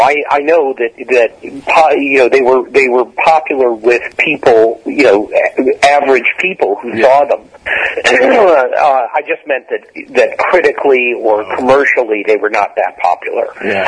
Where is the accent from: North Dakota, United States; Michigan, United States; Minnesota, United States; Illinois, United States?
Michigan, United States; Detroit; I started in Detroit in the theater, which was my hometown, and that was where I'd gotten my first professional job in regional theater, was in Michigan.